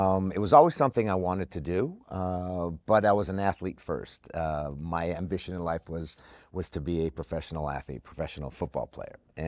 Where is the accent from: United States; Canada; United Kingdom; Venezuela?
Canada; Montreal, Quebec; I came from Montreal. I didn't know any actors, really.